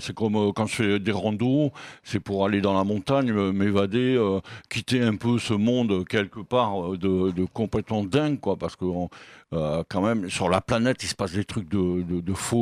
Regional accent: Rabat, Rabat-Salé-Kénitra, Morocco; born there; moi, à vrai dire, je suis né au Maroc, à Rabat

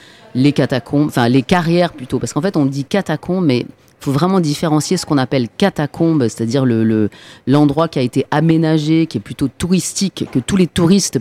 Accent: Valréas, Provence-Alpes-Côte d'Azur, France; Moi aussi je viens du Vaucluse.

